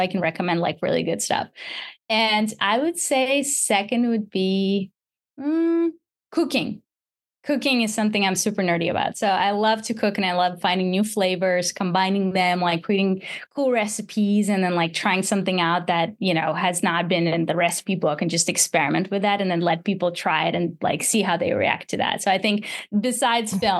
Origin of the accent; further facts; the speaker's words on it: Russia; when I was a kid growing up in Russia, I used to play with a goat.